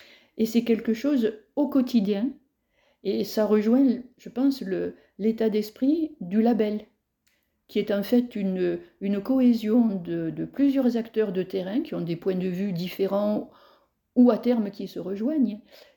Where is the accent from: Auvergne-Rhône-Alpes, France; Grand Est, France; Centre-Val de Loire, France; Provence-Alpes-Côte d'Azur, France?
Provence-Alpes-Côte d'Azur, France; Draguignan; Il suffit de dire que je suis née à Draguignan, où ma famille s'est implantée depuis bien longtemps. Et donc, je suis née native, pur jus de Draguignan. Voilà. J'ai travaillé à l'extérieur et j'ai eu la joie de revenir pour le travail et la famille à Draguignan en 2006.